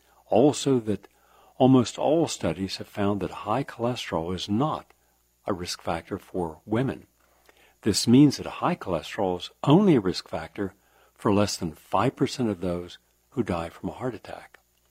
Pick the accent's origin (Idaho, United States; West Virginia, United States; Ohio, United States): West Virginia, United States; it reminds me of my home state, Appalachia, West Virginia. Nice people, but terribly economically depressed.